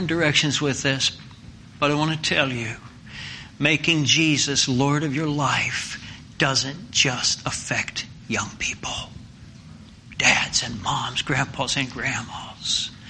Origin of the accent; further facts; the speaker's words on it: Pennsylvania, United States; I'm from Lancaster County. Maybe this teaching doesn't apply to Cannon County. But I grew up in Lancaster County.